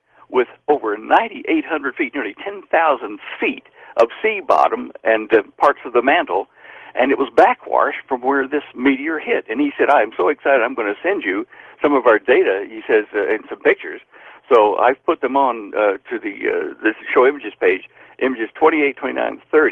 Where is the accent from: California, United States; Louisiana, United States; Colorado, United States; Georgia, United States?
California, United States; now in Mongolia; And I'm a Californian, but I'm over here working for the oil companies, and I'm in Mongolia at the moment.